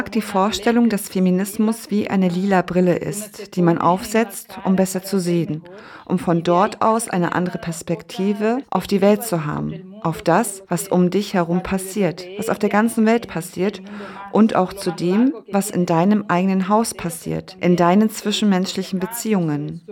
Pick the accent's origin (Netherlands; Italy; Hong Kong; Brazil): Brazil; Ich komme aus Brasilien